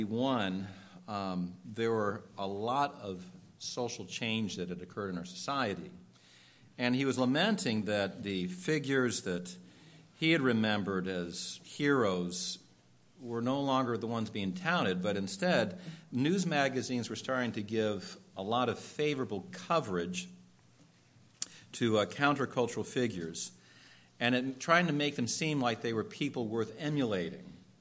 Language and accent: English; California, United States; But Ronald Reagan, who's the governor of the state, my home state, California, made a good showing in 76.